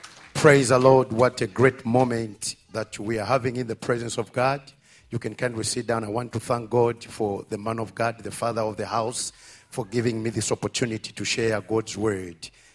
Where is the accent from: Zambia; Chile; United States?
Zambia; as you have heard from the man of God. I come from Zambia